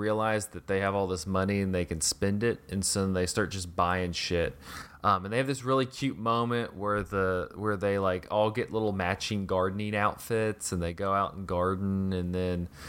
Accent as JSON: {"language": "English", "region": "Texas", "country": "United States", "moved": "yes", "lives_now": "Tennessee, United States", "said": "I went through this phase when I moved to Tennessee from Texas that went on longer than it probably needed to be, where like my defining feature was, I'm from Texas."}